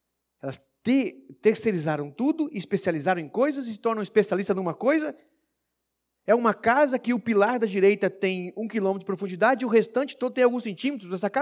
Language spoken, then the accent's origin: Portuguese; Minas Gerais, Brazil; Como eu já mencionei, sou de Minas Gerais.